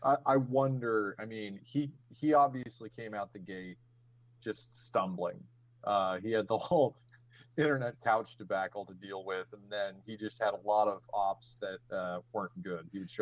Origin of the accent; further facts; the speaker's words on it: California, United States; Well, we're from California, so we knew that it was an awful pick.